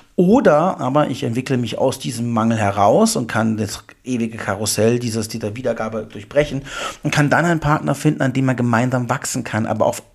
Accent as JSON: {"language": "German", "country": "Germany", "lives_now": "Munich, Germany", "said": "Ich mache gerne als Preußer die Münchner Umgehung."}